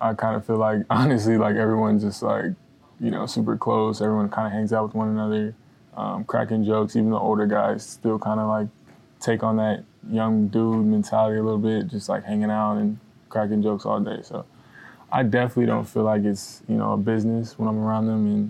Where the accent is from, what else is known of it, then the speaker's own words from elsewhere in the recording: Miami, Florida, United States; I'm from Miami.